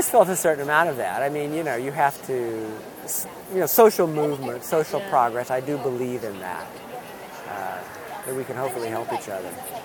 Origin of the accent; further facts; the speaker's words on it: United States; And it is hard for me as an American to understand concept of duty.